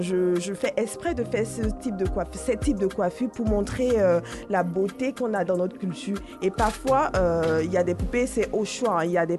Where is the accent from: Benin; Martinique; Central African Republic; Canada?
Benin; moved away as an adult; now in France; j'étais à l'université et je venais du Bénin. Enfin, j'étais fraîchement arrivée du Bénin et je suis arrivée en France